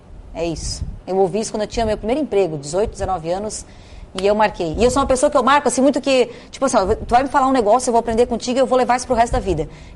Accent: Joinville, Santa Catarina, Brazil; Eu não nasci em Joinville, mas eu me considero joinvilense, me considero joinvileira

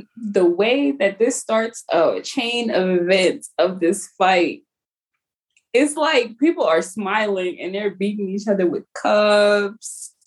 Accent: Texas, United States; We're from Texas, though, so.

